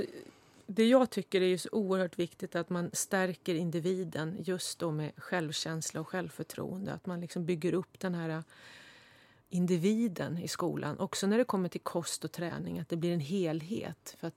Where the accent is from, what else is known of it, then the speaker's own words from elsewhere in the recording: Hudiksvall, Gävleborg County, Sweden; när jag växte upp i Hudiksvall, visste man ju inte ens om eller att det fanns något som hette självkänsla